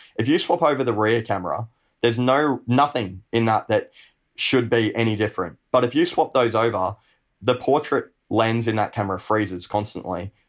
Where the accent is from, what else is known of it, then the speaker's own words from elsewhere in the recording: Australia; With TikTok, I am very much just being the Aussie larrikin version of myself.